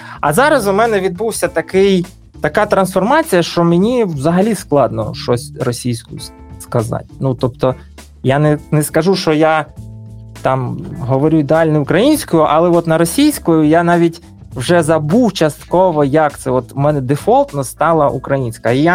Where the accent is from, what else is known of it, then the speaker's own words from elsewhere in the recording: Donbas, Ukraine; born there; also born or lived in Kharkiv; Бо, ну, я народився на Донбасі, жив в Харкові, тири-пири, оце все.